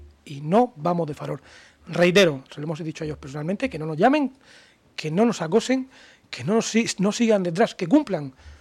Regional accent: Region of Murcia, Spain; sino como murciano, como contribuyente, como persona que ama y quiere su tierra

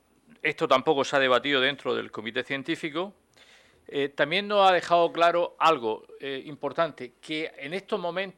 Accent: Region of Murcia, Spain; yo como murciano y también como diputado, he sentido vergüenza, indignación y rabia

